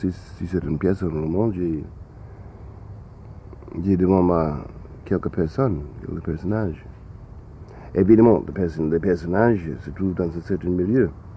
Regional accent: Harlem, New York, United States; puisque moi je suis de Harlem, ma clé pour Marseille, c'est la clé que j'ai portée de Harlem.

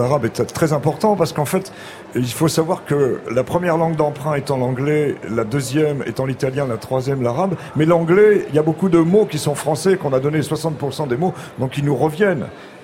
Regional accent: Saint-Denis, Île-de-France, France; born there; Je suis né à Saint-Denis. J'étais baptisé à Saint-Denis.

